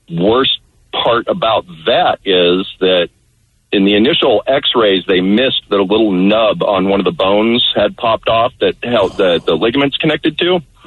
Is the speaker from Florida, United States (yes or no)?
no; Washington, United States; my roommate and I decided to go out for breakfast. We grew up in Eastern Washington, so knew how to drive in the snow and all that.